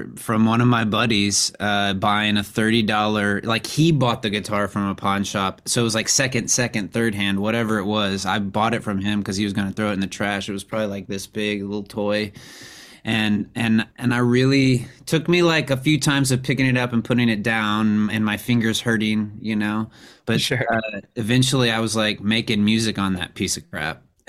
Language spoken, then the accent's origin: English; Lake Jackson, Texas, United States; now in Austin, United States; I did grow up south of Houston in Lake Jackson and spent my time growing up in the Houston area, and then moved to Austin for school and whatnot